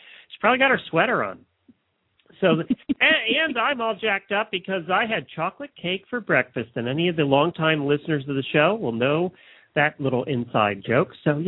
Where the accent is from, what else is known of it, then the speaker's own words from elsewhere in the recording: Ocala, Florida, United States; from Ocala, Florida.